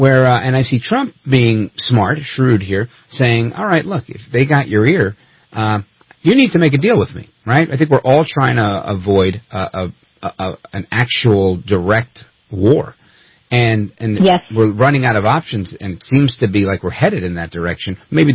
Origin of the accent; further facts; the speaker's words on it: United States; you know, being an American, I've never seen anybody open a session of government